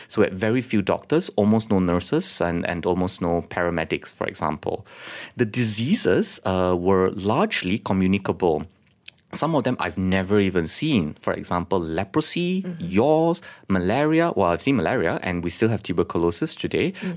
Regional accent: Taiping, Perak, Malaysia; Indeed, the first general hospital in Malaysia is from my hometown in Taiping.

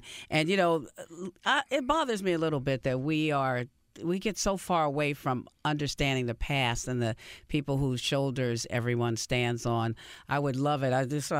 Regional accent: New York, United States; You know, I'm from New York. I'm a Knicks fan.

